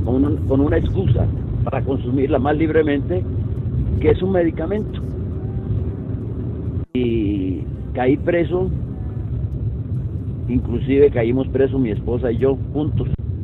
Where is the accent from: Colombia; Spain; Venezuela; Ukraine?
Colombia; Buenaventura, Valle del Cauca; moved away; desde que salí de Buenaventura para Nueva York